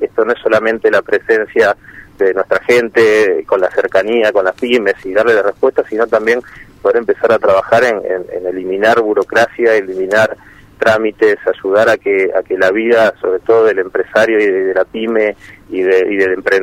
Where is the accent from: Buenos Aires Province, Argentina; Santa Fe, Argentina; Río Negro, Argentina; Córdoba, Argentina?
Santa Fe, Argentina; Rosario; now in Buenos Aires, Argentina; te cuento que soy rosarino